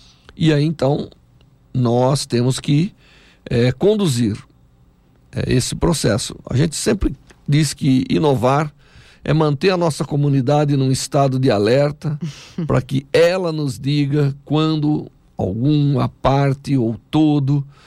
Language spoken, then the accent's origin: Portuguese; São Carlos, São Paulo, Brazil; eu sou de São Carlos